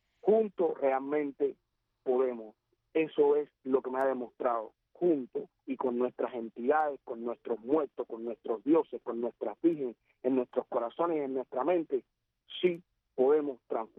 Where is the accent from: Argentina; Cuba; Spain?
Cuba; es un llamado al corazón de todos los cubanos, a la fuerza activa que nos mueve como cubanos